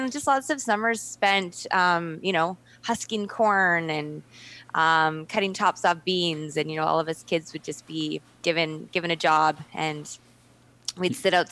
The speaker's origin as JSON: {"language": "English", "town": "Kelowna", "region": "British Columbia", "country": "Canada", "tie": "born or raised there", "said": "When I grew up in Kelowna, I think the population was about, 30,000. There was no grand hotel. All of downtown was just kind of undeveloped land for the most part."}